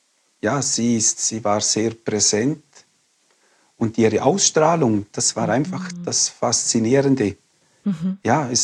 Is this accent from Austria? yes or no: no; Switzerland